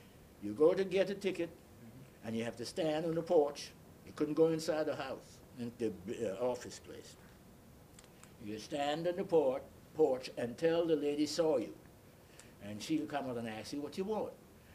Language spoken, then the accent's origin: English; Crooked Island, Bahamas; also born or lived in Nassau; At an early age, my mother sent me to an island about 365 miles away from Nassau called Crooked Island, C-R-O-O-K-E-D Island.